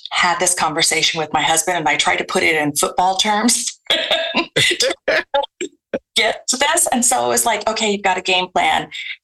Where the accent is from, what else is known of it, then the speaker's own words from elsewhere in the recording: Iran; moved away; also born or lived in Austria / Spain; So I went to boarding school in Austria. And that was the same process as I was moving from Iran to boarding school in Austria. And then I lived my high school years in Spain.